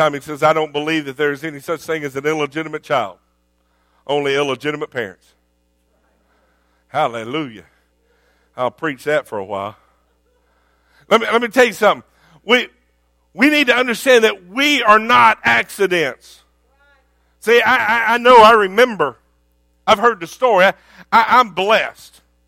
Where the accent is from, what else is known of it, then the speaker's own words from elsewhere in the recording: Texas, United States; also born or lived in Oklahoma; My wife is from New Jersey. I am from Texas and Oklahoma.